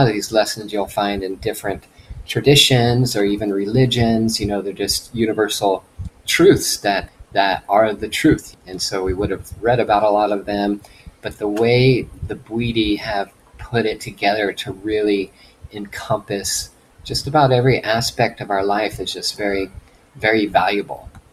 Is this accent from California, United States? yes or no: yes; California, United States; moved away as an adult; now in Nicaragua; I grew up in Central California till my early 20s. I moved to San Diego for a bit, and then I met my now wife in Nicaragua.